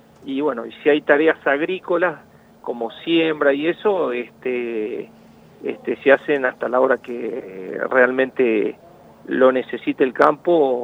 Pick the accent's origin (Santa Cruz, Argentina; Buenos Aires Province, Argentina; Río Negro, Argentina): Buenos Aires Province, Argentina; Orense; primeramente yo soy de Orense, acá un pueblo de 2.500 habitantes, provincia de Buenos Aires, partido de Tres Arroyos.